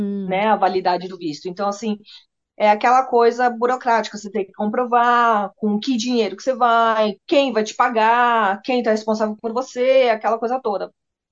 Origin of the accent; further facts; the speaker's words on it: São Paulo, Brazil; moved away as an adult; also born or lived in Caxias do Sul; now in New Zealand; a gente mudou de São Paulo para Caxias do Sul, que é no Rio Grande do Sul. Então a gente já foi fugindo da muvuca, né, de São Paulo.